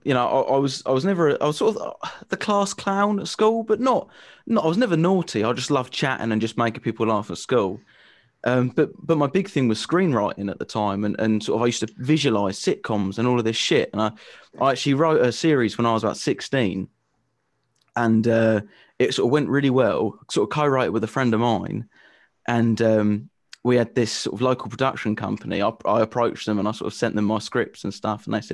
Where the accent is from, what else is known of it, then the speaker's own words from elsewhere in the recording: England, United Kingdom; Well, you know, I'm a comedian, I'm English